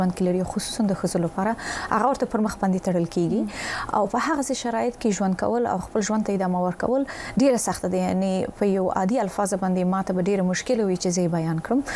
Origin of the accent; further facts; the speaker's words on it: Afghanistan; زه په افغانستان کې پیدا شوم ما ملته خټه شوم تحصیل لپاره مې کې ترغلم